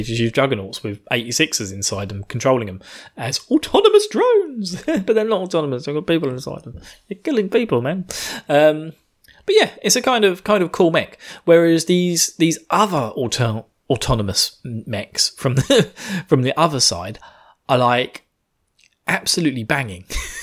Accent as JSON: {"language": "English", "country": "United Kingdom", "said": "I'm British. I'm not good with guns."}